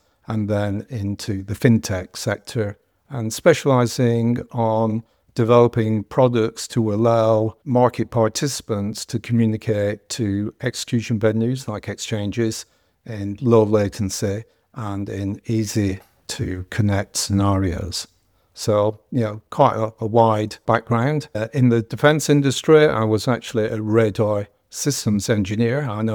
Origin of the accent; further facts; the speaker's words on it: Accrington, North West England, United Kingdom; accent: Northern English; I'm, as you can tell from the Northern English accent, I'm originally from Accrington, Lancashire. For those of you who don't know England very well, that's just above Manchester in the north of the country.